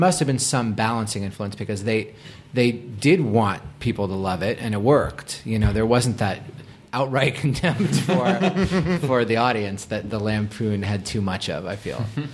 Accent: Boston, Massachusetts, United States; Again, I was from Boston. I was not like a cool kid.

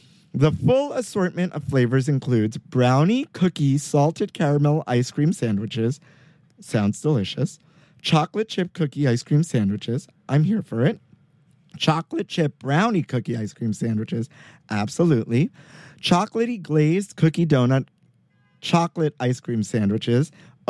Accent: New York, United States; growing up in Sunset Park, Brooklyn, slash, like, across the border from Borough Park, we used to have an actual Entenmann's bakery

